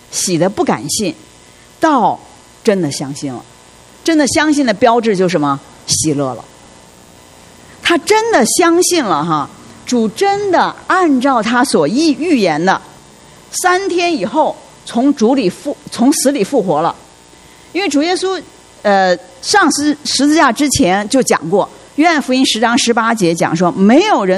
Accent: China; 我们中国人讲什么事不过三嘛哈

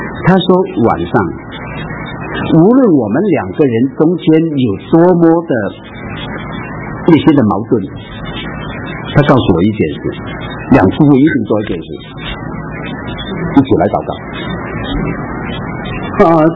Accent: Guangdong, China; 这种踢，我告诉你，我们广东人叫无情力啊。

